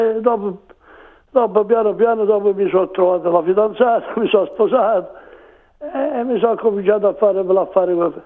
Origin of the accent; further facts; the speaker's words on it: San Marco in Lamis, Apulia, Italy; now in Melbourne, Australia; Io vengo da San Marco in Lamis, provincia di Foggia.